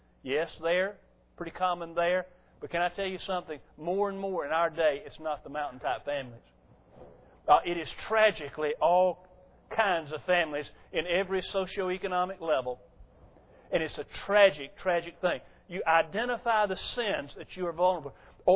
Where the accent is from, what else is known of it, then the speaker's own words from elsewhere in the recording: United States; this is painful for me to say as an American